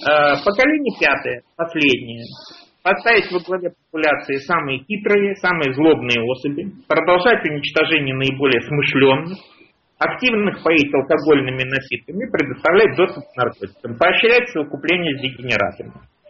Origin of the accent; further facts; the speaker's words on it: United States; На лбу у меня не написано, что я американец.